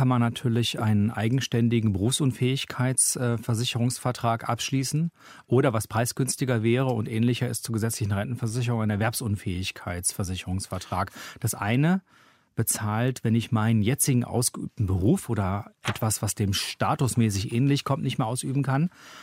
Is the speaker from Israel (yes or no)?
no; North Rhine-Westphalia, Germany; ich komme zum Beispiel aus Westfalen, am Rand des Sauerlands.